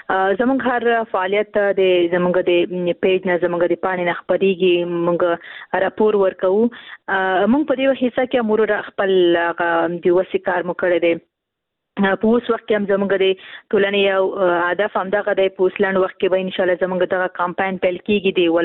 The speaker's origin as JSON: {"language": "Pashto", "region": "Khost", "country": "Afghanistan", "said": "ورور زه هم د خوست یم"}